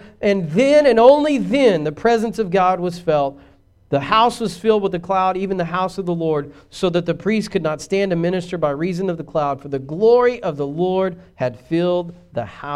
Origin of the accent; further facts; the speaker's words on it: the South, United States; we have common values because we're from the South and just the way we are as people.